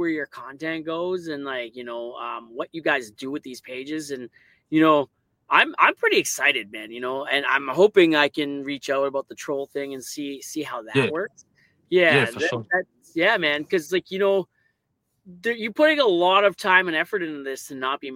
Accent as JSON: {"language": "English", "country": "Canada", "said": "I'm Canadian"}